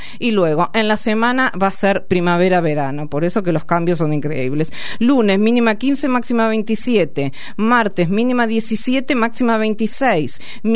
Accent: Carlos Casares, Buenos Aires Province, Argentina; Yo que soy de Carlos Casares, provincia de Buenos Aires

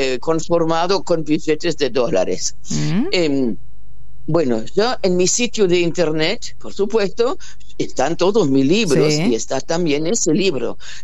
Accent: Germany; porque soy alemana y hay que combatir eso

